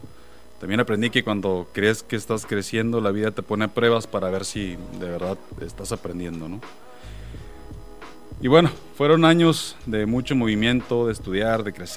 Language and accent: Spanish; Ensenada, Baja California, Mexico; now in Tijuana, Mexico; soy originario de Ensenada, pero actualmente vivo en Tijuana.